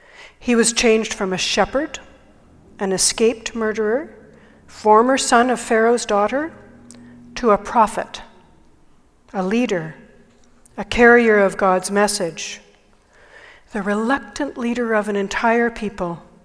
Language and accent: English; Winnipeg, Manitoba, Canada; In cold climates, like the one I grew up in Winnipeg, there are always two doors to a house.